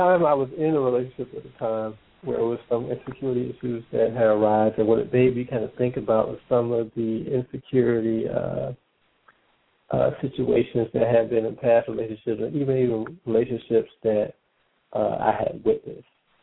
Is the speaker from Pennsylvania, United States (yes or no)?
no; Cleveland, Ohio, United States; I am originally from Cleveland, Ohio, but right now I'm calling from Jackson, Tennessee.